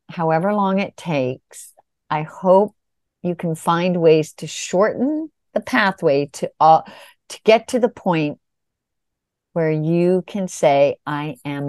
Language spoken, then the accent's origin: English; Canada; now in New York City, United States; I live in New York City and I am Canadian and a mother of two sons